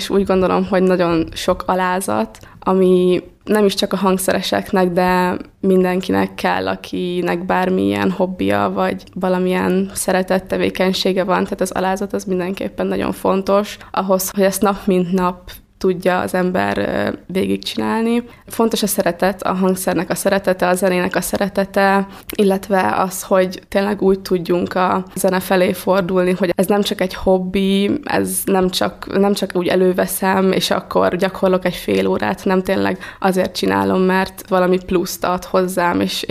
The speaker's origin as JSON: {"language": "Hungarian", "town": "Kiskunhalas", "region": "Bács-Kiskun", "country": "Hungary", "tie": "born or raised there", "said": "Kiskunhalasi születésű vagyok, itt élek a családommal, két testvéremmel, a szüleimmel. Itt születtem"}